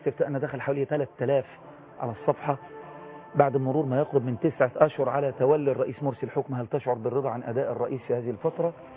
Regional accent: Port Said, Port Said Governorate, Egypt; انا من بورسعيد

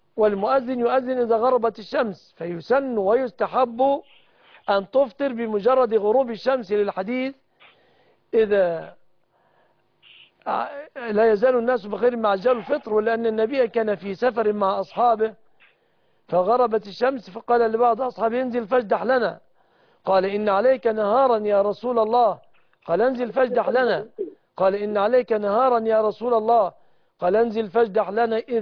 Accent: Egypt; أن يحفظ بلادنا مصر وسائر بلاد المسلمين

